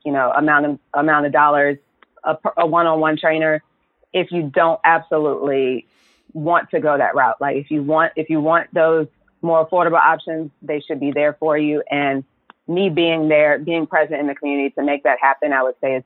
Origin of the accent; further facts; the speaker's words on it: Virginia, United States; Right now, heavily growing in Virginia and DC, which I'm from Virginia.